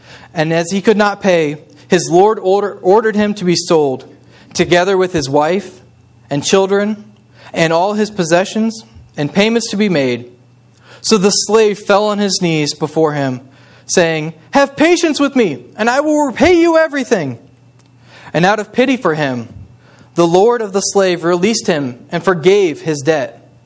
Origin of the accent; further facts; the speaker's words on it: Indiana, United States; moved away as an adult; ever since I've moved up here, whenever people find out that I'm originally from Indiana